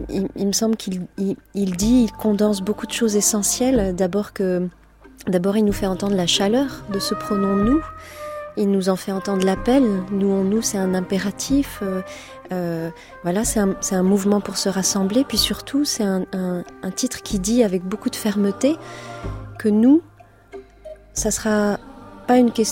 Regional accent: Nantes, Pays de la Loire, France; c'est un toponyme très très fréquent à côté de Nantes, là d'où je viens.

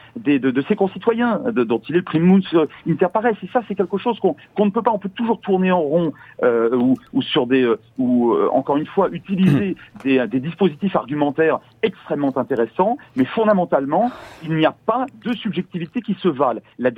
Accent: France; moi je suis français donc je parle en tant que citoyen français

